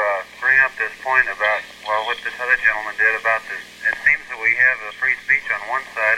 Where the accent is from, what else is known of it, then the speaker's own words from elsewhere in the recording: Arizona, United States; and I am from Arizona originally